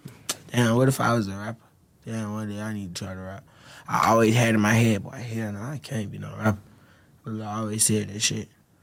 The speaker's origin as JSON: {"language": "English", "town": "Atlanta", "region": "Georgia", "country": "United States", "tie": "born or raised there", "said": "So I grew up on a little bit. I grew up on Memorial for about a good 8 years of my life. And then I moved to another side of town."}